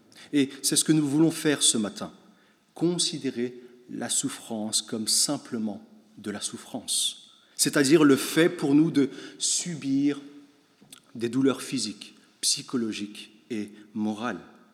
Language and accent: French; Belgium; est aussi une réalité chez nous en Belgique.